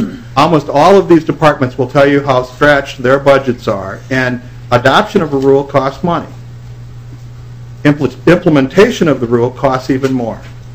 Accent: Renville, Minnesota, United States; I grew up in Renville, Minnesota, and it's almost impossible not to build a good septic system in Renville, Minnesota

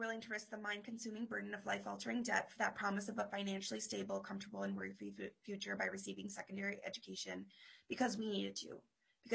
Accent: Little Canada, Minnesota, United States; I grew up in Little Canada, Minnesota, 10 minutes from downtown St. Paul. I grew up in a loving home with a first generation single mother, younger sister, and a supportive family.

